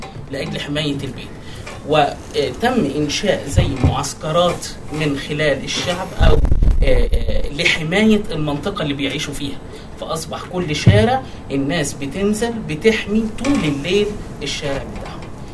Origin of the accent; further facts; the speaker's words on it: Upper Egypt, Egypt; أنا أشرح لحضرتك إيه اللي بيحصل عندنا في صعيد مصر، وأنا ابن الصعيد وابن أحد القرى في الصعيد